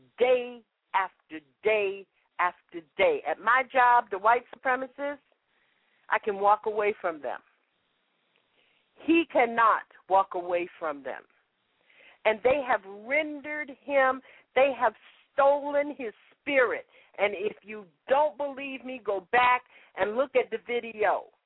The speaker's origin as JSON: {"language": "English", "region": "the South", "country": "United States", "tie": "born or raised there", "said": "I grew up in the South and I learned that when you go outside of the community and the community has your back, that is when you are powerful."}